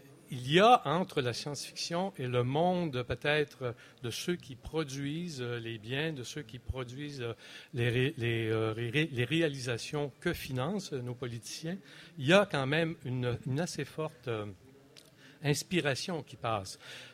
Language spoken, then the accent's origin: French; Quebec, Canada; je suis québécois, hein, d'origine